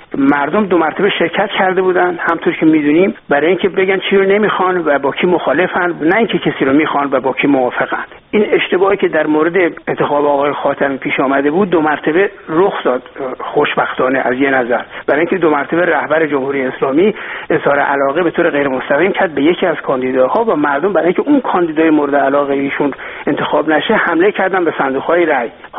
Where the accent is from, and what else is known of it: Iran